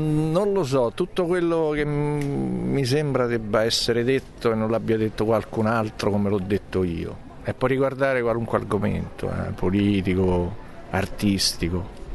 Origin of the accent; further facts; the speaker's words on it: Gaeta, Lazio, Italy; Devo ammettere che è una realtà che non conosco, perché io non sono di Roma. Io sono di Gaeta, quindi è un paesino abbastanza, almeno nel tempo, immune a questo tipo di dinamiche così drammatiche.